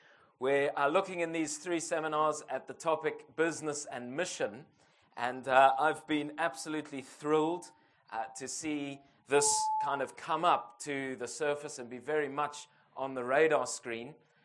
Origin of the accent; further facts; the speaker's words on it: Harare, Zimbabwe; I live in Zimbabwe. I was born and raised in Harare in Zimbabwe and went to university in Cape Town.